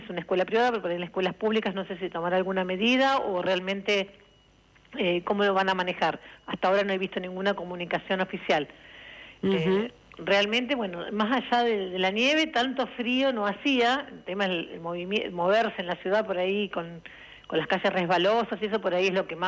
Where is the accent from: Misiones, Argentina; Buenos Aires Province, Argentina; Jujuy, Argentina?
Buenos Aires Province, Argentina; Miramar; Sí, soy de Miramar.